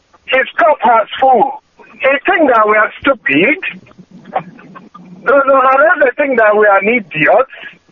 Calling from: Australia; I'm calling from Australia.

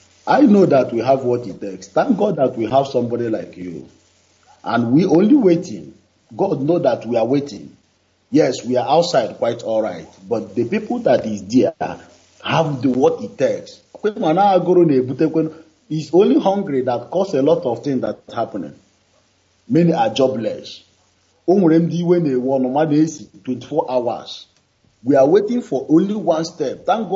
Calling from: Thailand; I'm calling from Thailand.

